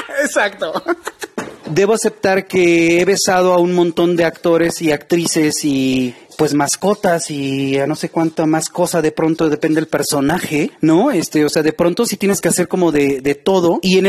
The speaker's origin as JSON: {"language": "Spanish", "region": "Veracruz", "country": "Mexico", "tie": "born there", "said": "yo nací acá en Tierra Caliente, en un estado que se llama Veracruz"}